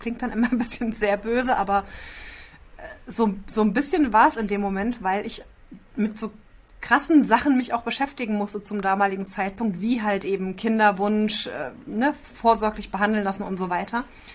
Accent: Bavaria, Germany; Ich bin aus der Rhein-Main-Ecke, kann man sagen, Rhein-Main-Gebiet bei Aschaffenburg und bin jetzt 39, wohne seit einem guten halben Jahr hier mit Mann und unserem süßen Hund.

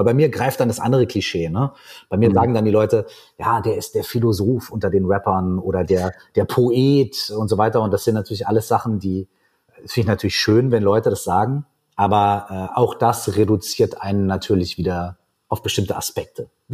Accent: Minden, North Rhine-Westphalia, Germany; haben wir bei uns in meiner Heimatstadt Minden in Westfalen

